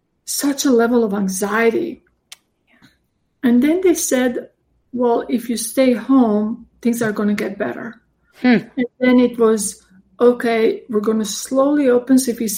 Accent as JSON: {"language": "English", "town": "Split", "region": "Split-Dalmatia County", "country": "Croatia", "said": "I remember, you know, being in school and he was coming to visit Split, that's where I'm from."}